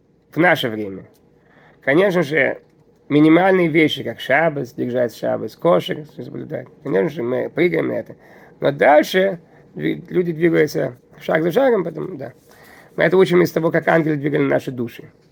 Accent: Kyiv, Ukraine; also born or lived in Chernivtsi; Ну, я из Киева. Я крышу крыши. Родился в Черновцах.

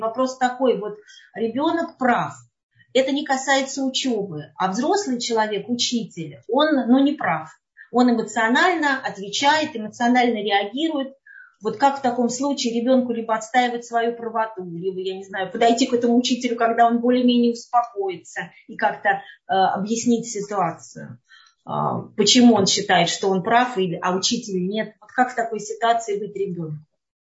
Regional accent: Russia; Мы из России, сразу скажу.

